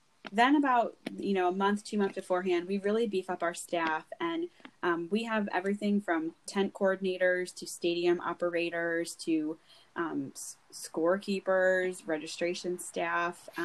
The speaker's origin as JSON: {"language": "English", "region": "New York", "country": "United States", "said": "And as a New Yorker who didn't understand what beach culture was, I had to embrace the beach culture a little bit."}